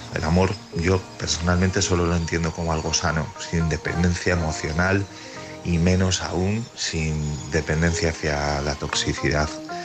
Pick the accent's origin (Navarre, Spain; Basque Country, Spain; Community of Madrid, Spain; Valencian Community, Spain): Basque Country, Spain; Bilbao; de Bilbao.